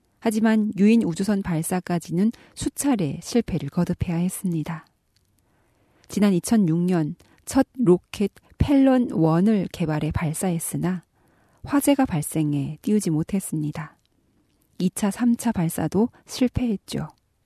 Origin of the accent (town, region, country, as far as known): North Korea